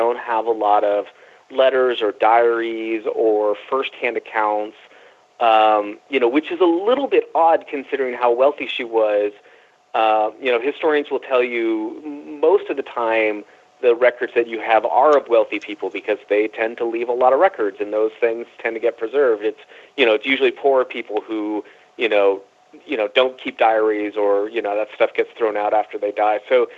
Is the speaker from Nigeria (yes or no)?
no; California, United States; So I grew up near the Winchester Mystery House, which I always loved as a kid